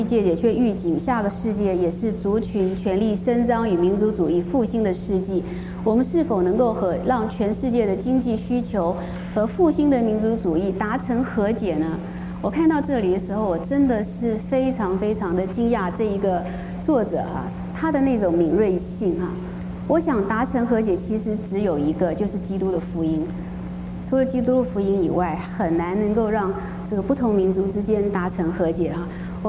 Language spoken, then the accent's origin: Chinese; Taiwan; 尤其是我是从台湾来的，我特别感受得到